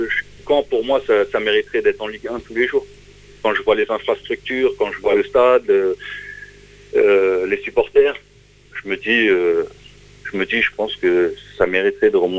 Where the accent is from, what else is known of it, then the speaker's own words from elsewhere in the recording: Normandy, France; je suis normand